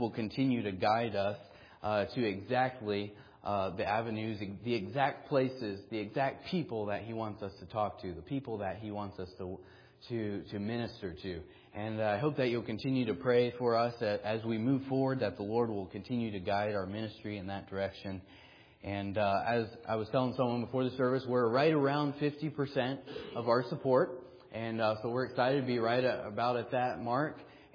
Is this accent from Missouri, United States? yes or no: yes; Missouri, United States; Now, mind you, I grew up in Missouri, just a little bit west of here. And, you know, we didn't speak a lot of French growing up in Missouri.